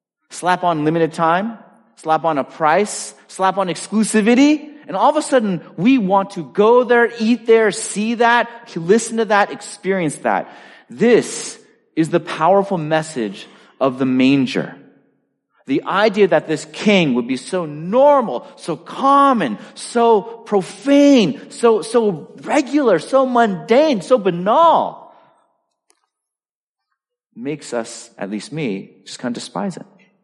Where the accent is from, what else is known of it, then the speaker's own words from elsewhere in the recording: Boston, Massachusetts, United States; No, man, I grew up in Boston. I've never been on the Freedom Trail.